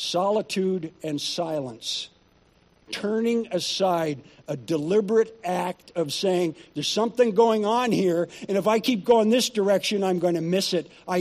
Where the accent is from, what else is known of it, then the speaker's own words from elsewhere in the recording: New York, United States; also born or lived in Northern Ontario, Canada; he packed me, I was four at the time, and my mom up. And we moved from Northern Ontario to New York State.